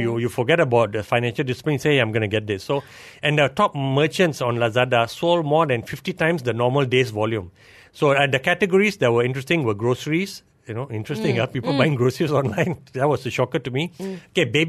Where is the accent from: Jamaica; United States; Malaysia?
Malaysia; as a Malaysian, this doesn't serve my needs of the vision you're talking about